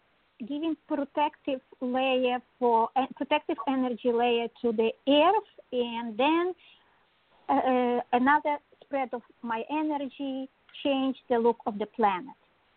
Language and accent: English; Connecticut, United States; During the meditation … I am from Connecticut.